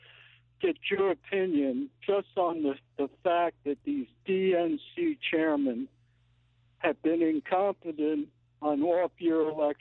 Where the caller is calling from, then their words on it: East Clarendon, Vermont, United States; Yes, I'm calling from East Clarendon, Vermont.